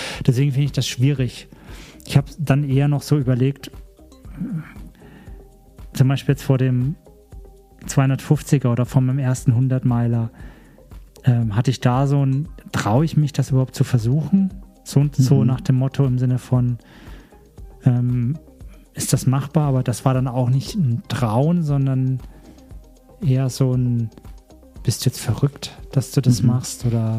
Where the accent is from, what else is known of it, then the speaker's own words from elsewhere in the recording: Bavaria, Germany; Nee, ich komme aus Franken, ja.